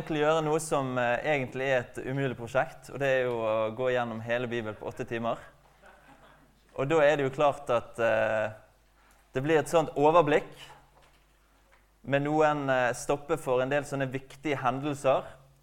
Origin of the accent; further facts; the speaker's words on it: Bergen, Vestland, Norway; Jeg kommer fra Bergen.